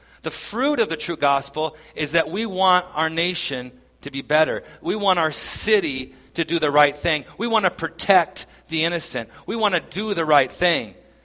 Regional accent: Italy; English is a second language; since I come from Italy, and having hope in Italian politicians is not even a temptation.

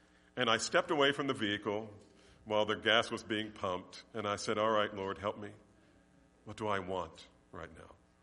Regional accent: New Jersey, United States; I'm from New Jersey. That's a serious thing.

